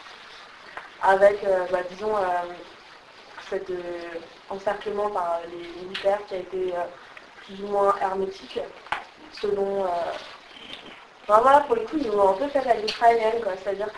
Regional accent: France; on nous a dit en tant que Français, ils ne nous arrêteraient rien du tout

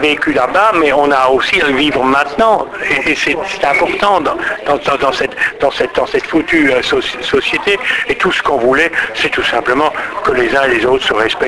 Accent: Constantine, Constantine Province, Algeria; moi je suis de Constantine, et c'est pas du flan quand ce que je dis.

